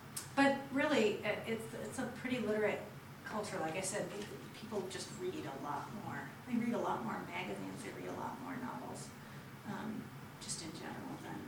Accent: Texas, United States; also born or lived in Kentucky; it was so different than I grew up in Texas and then Kentucky.

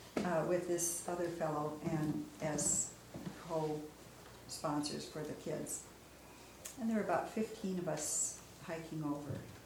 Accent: Seattle, Washington, United States; also born or lived in Africa; I'm from Seattle, and I spent my childhood in Africa. My parents were missionaries.

